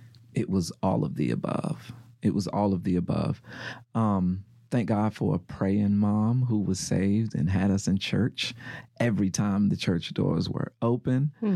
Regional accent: United States; You know, coming from poverty, growing up in Greenfield, what is now James Crossing.

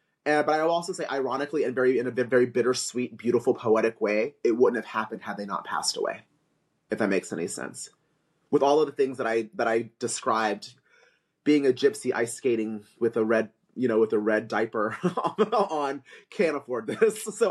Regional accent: the South, United States; growing up in the South with my mother's influences

